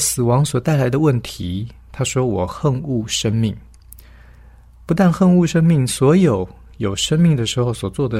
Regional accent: China; 我们中国人讲富不过三代，也是同样的道理。

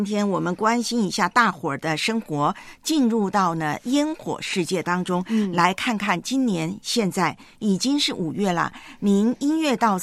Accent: Taiwan; 我们在我的老家台湾呢，我们叫西北雨，

